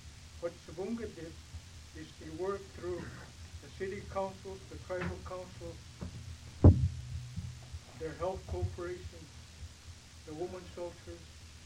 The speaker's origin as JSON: {"language": "English", "town": "Savoonga", "region": "Alaska", "country": "United States", "said": "But I'm from Savonga, from Northern Shawn Hills region."}